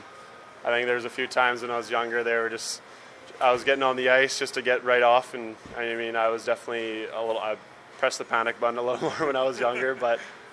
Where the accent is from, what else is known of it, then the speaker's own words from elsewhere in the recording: Calgary, Alberta, Canada; also born or lived in Tri-City; Tri-City a little bit smaller city, American city to Calgary, pretty much my hometown.